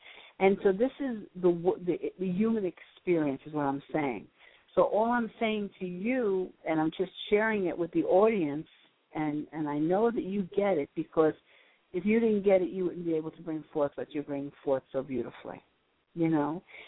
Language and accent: English; New York, United States; I want to be in New York in my hometown, doing what I am, being what I am.